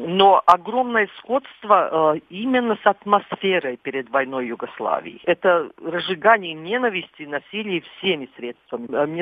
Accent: Latvia; Russian is a second language; легче работать именно потому, что я латышка.

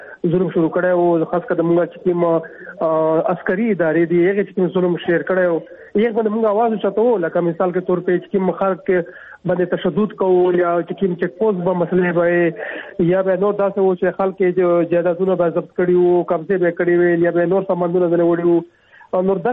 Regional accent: Khyber Pakhtunkhwa, Pakistan; او زه د جنوبي وزیرستان تعلق لرم

